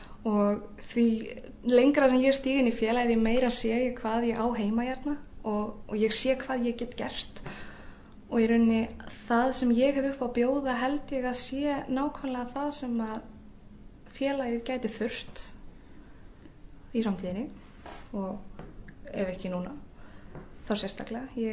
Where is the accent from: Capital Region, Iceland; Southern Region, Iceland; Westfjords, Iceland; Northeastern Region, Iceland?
Westfjords, Iceland; Þingeyri; born there; ég fætt á Þingeyri í Dýrafirði og ég í háskólanámi, ég í kennaraháskólanum á fyrsta ári